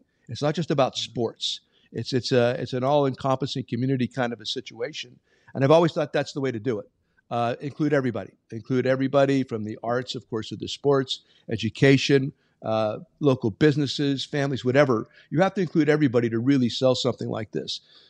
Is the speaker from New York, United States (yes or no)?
no; Hazleton, Pennsylvania, United States; we're trying to bring together the Hispanic and Anglo cultures in my hometown.